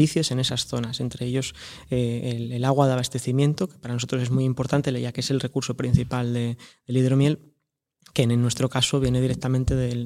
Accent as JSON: {"language": "Spanish", "town": "Avilés", "region": "Asturias", "country": "Spain", "said": "Bueno, yo soy de Avilés"}